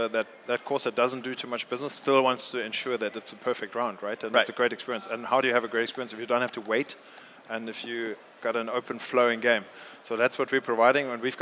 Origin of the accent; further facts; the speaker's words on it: Germany; now in Cape Town, South Africa; And I'm German, just to confuse things.